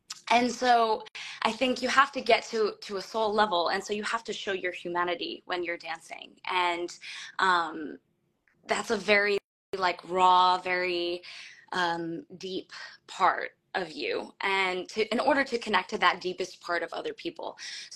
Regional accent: New York, United States; So I'm originally from Long Island, in New York, and I have danced since I was three.

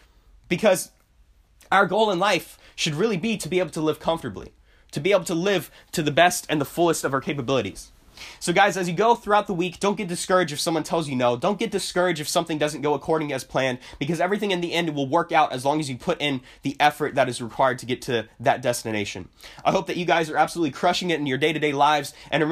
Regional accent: Florida, United States; I'm from Florida. I'm not used to that elevation.

